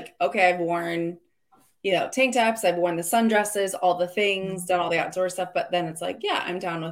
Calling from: Illinois, United States; I'm listening from Central Illinois

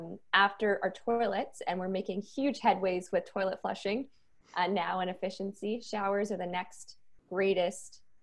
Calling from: Toronto, Ontario, Canada; and I am calling in from Toronto

